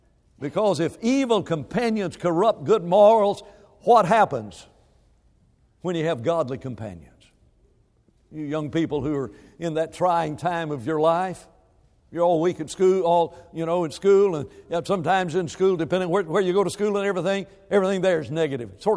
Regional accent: Alabama, United States; I came down here, I grew up up in Alabama and everything.

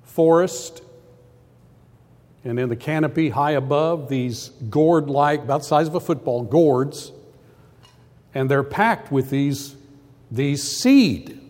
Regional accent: Phoenix, Arizona, United States; I grew up in Phoenix, Arizona.

